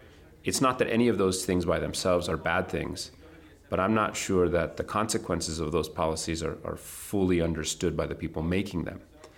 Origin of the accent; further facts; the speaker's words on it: Espanola, New Mexico, United States; I'm an English teacher at Espanola Valley High School in Espanola. So I grew up here. I graduated from this high school almost 20 years ago